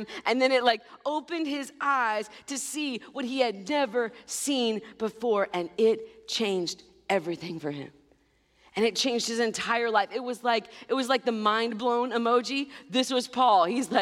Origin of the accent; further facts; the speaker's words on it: Kentucky, United States; Or, you know, since I'm from Kentucky, it's all y'all.